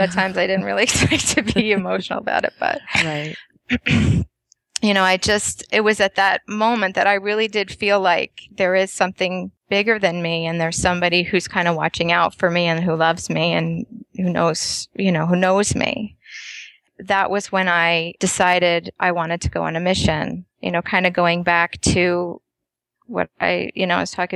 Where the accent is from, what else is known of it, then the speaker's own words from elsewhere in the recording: New Jersey, United States; But growing up in New Jersey, we had to drive pretty far, actually, to even watch General Conference.